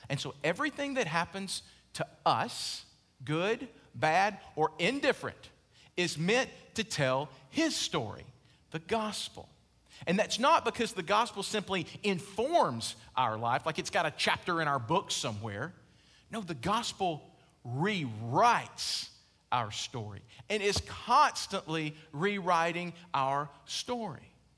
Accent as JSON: {"language": "English", "region": "Alabama", "country": "United States", "said": "Y'all don't know I'm from Alabama, do you?"}